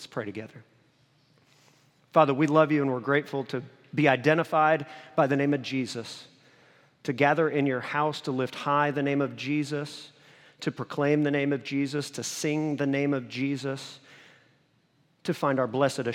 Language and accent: English; Midwest, United States; I know growing up in the Midwest, it's kind of odd that I'd never been to Chicago, but I hadn't.